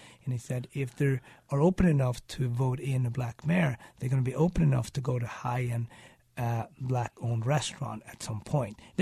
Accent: Sweden; English is a second language; also born or lived in Japan / France / Switzerland; different than the seafood that I grew up with in Sweden.

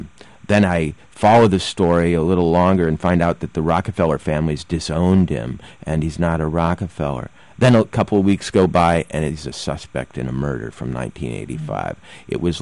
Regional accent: Minnesota, United States; You know, I grew up in Minnesota.

